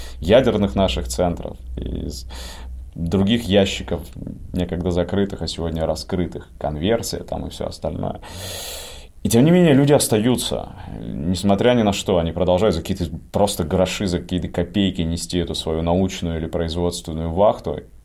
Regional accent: Yekaterinburg, Sverdlovsk Oblast, Russia; Там я, как екатеринбуржец, знаю, дорогу перейти храм, через пруд храм.

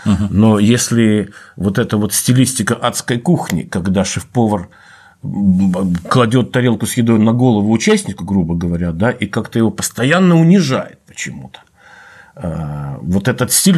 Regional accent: Rivne, Rivne Oblast, Ukraine; born there; Там не делали трактора в Ровную, я родился в на Украине.

